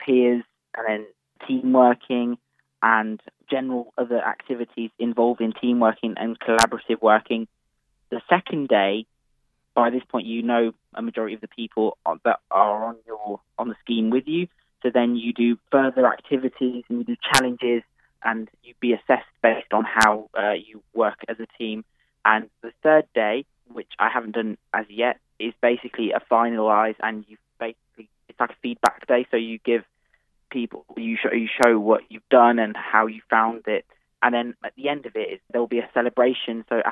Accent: Birmingham, West Midlands, United Kingdom; I'm 19. I'm a student and I'm from Birmingham.

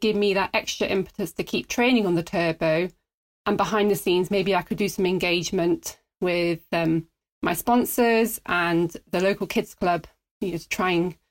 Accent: Wales, United Kingdom; Growing up in Wales, you know, you just end up riding the lanes, riding big miles.

